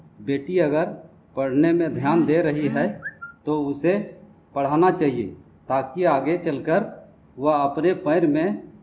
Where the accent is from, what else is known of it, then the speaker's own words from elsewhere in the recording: Chandrapura, Jharkhand, India; ग्राम पंचायत तुरियो, थाना चंद्रपुरा, जिला बोकारो का रहने वाला हूँ।